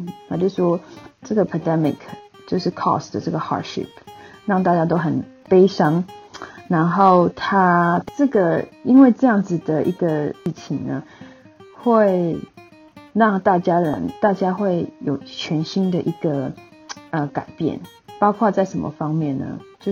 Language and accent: Chinese; Taiwan; now in United States; 因为我是在台湾长大的，台湾潮湿的环境不适合有地毯的